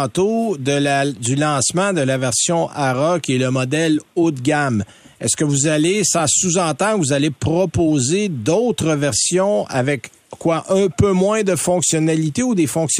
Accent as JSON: {"language": "French", "region": "Quebec", "country": "Canada", "said": "chez nous, au Canada, au Québec"}